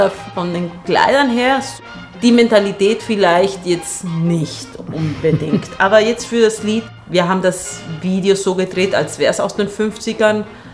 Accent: Argentina; Also für diejenigen, die mich nicht kennen, ich komme aus Argentinien.

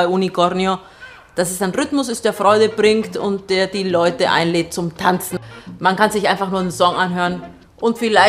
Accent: Argentina; Also für diejenigen, die mich nicht kennen, ich komme aus Argentinien.

